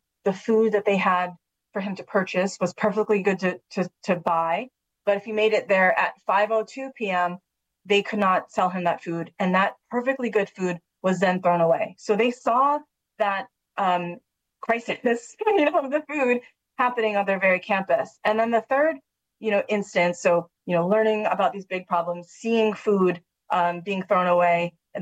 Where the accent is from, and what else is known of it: New England, United States; born or raised there; also born or lived in Pittsburgh, United States; now in Washington, United States